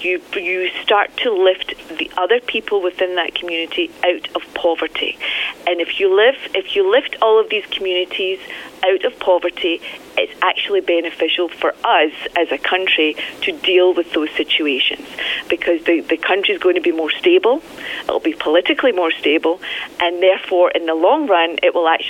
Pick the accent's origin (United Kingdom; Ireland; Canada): United Kingdom; Scotland; Yes, I'm from Scotland.